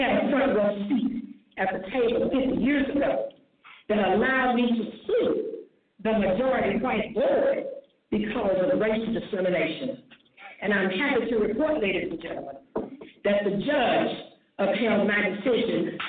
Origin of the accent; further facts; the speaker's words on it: Mississippi, United States; When I travel the country, it makes me proud to say I'm from Mississippi